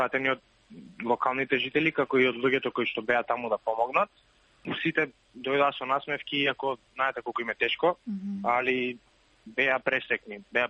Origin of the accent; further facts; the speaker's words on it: Bitola, Pelagonia, North Macedonia; moved away as an adult; also born or lived in Skopje; now in Gold Coast, Australia; Значи, јас сум од Битола, по потекло, али живеам во Скопје. Дојдов на Голд Кост 3 месеци, како на work and travel, али никогаш не се вратив во Македонија.